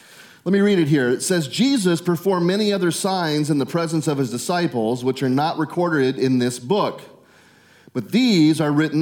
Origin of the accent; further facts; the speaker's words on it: Midwest, United States; I grew up in the Midwest, so the only kind of fish, I mean, I know how to cast and catch bass, but nobody eats bass.